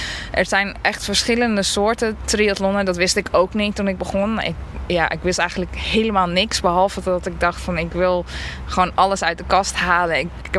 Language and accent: Dutch; Netherlands; ik, als Nederlander kan je natuurlijk wel fietsen.